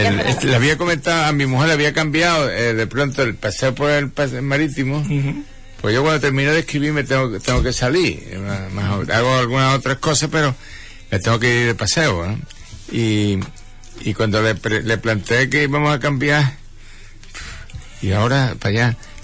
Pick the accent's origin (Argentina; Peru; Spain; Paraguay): Spain; Huelva, Andalusia; como soy andaluz, pues tengo que ser querer Andalucía, pero es que yo quiero mi tierra